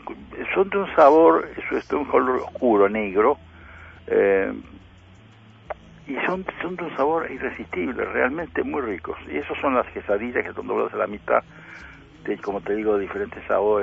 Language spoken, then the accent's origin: Spanish; Uruguay; somos uruguayos